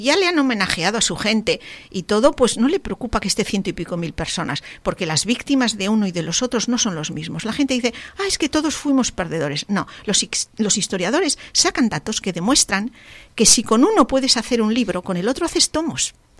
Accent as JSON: {"language": "Spanish", "region": "Asturias", "country": "Spain", "tie": "born or raised there", "said": "porque en Asturias han sacado, en mi pueblo, de una fosa, ¿no?"}